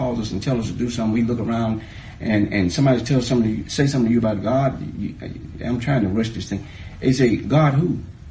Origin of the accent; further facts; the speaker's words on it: United States; I'm a patriot. I'm American. I'm an American.